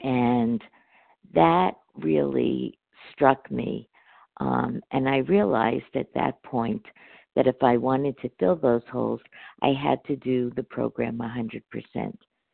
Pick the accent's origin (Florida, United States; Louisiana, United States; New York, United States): New York, United States; I'm from New York.